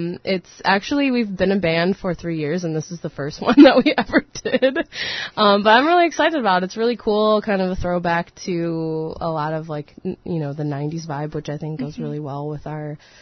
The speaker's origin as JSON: {"language": "English", "town": "Milwaukee", "region": "Wisconsin", "country": "United States", "said": "I mean, we're from Milwaukee, so it's not a huge deal to us"}